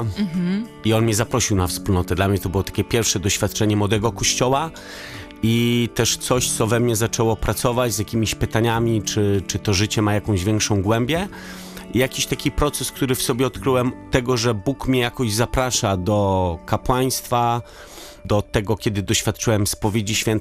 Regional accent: Gdynia, Pomeranian Voivodeship, Poland; Jestem z Gdyni, tak więc w szczególny sposób właśnie te klimaty, plaży w Gdyni

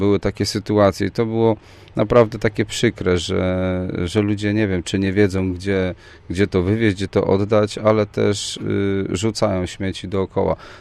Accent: Słupsk, Pomeranian Voivodeship, Poland; Ze Słupska, jesteśmy ze Słupska.

